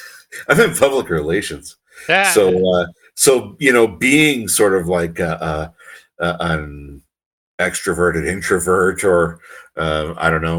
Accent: Kapuskasing, Ontario, Canada; I grew up in Kapuskasing. So for any of your listeners who don't know where that is, just look up and, you know, get yourself up to sort of James Bay and then look down, and right where the trees stop, you'll see Kapuskasing, right on the timber line.

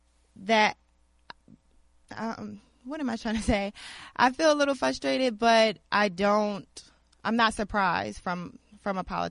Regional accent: New Jersey, United States; I'm from Jersey, but I work in Philadelphia, so I'm still paying taxes.

